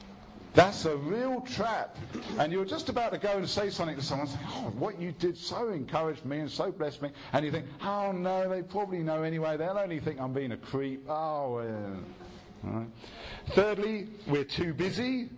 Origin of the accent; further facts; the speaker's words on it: United Kingdom; No encouragement, please, we're British, is another aspect.